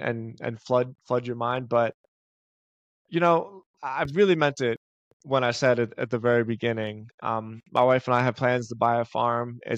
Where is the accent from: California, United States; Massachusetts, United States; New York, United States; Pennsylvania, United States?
Pennsylvania, United States; Philadelphia; I grew up in Philadelphia and my mom had a vegetable garden because we were trying our best to have healthy foods.